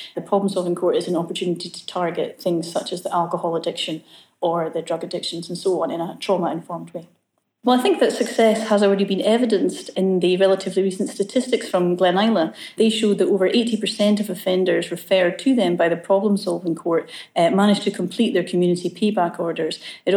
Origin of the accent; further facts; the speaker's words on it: Dundee, Scotland, United Kingdom; I'm from this area. I was born in Dundee and I went to Carnoustie High School.